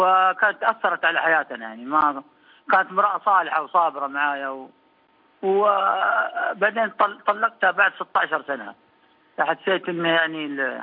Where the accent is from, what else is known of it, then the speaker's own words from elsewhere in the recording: Taif, Makkah Province, Saudi Arabia; انا من الطائف والله اني